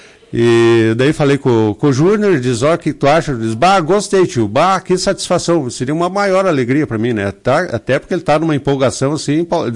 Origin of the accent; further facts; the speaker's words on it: Lagoa Vermelha, Rio Grande do Sul, Brazil; acho que Lagoa Vermelha merece, eu sou de Lagoa